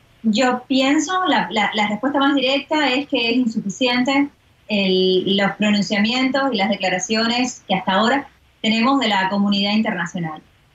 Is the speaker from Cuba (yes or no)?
yes; Cuba; y eso los cometen los militares cubanos todos los días en mi país